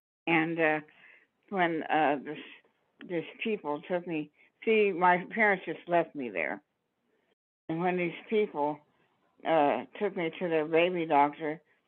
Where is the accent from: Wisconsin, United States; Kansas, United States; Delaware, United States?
Kansas, United States; Wichita; also born or lived in Oklahoma City, United States; okay, I was born in Oklahoma City, but I guess my parents moved to Wichita when I was a baby.